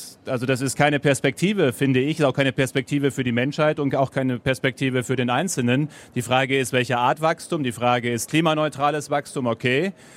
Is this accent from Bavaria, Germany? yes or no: no; North Rhine-Westphalia, Germany; Ich komme aus dem Dorf Münsterland, 3700 Einwohner.